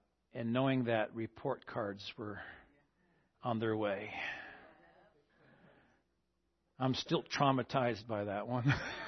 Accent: Vermont, United States; I'm from Vermont, so we just go to work.

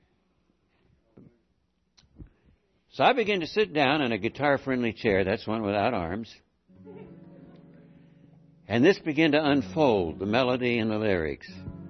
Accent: Deep South, United States; now in California; I grew up in the Deep South, and when we moved to California, we were pretty much suburbanites

